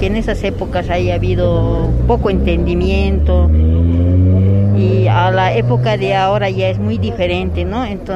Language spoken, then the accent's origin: Spanish; Bolivia; Nadie le gustaría vivir como madre, como hija, como boliviano, ¿no?